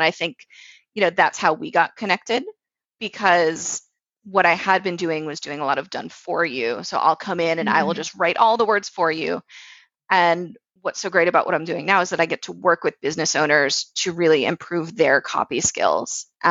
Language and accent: English; Boca Raton, Florida, United States; also born or lived in New York; So I grew up in Florida, Boca Raton, Florida. I went to college in New York University